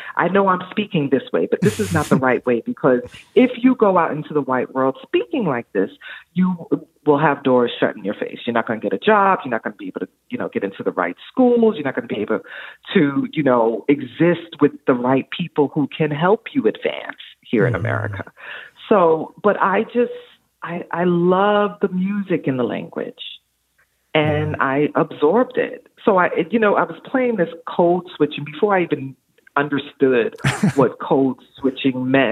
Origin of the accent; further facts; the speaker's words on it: Brooklyn, New York, United States; So I was born and raised in Brooklyn. I read a lot as a child, but I'd never read a book written by a Black person, written about Black people.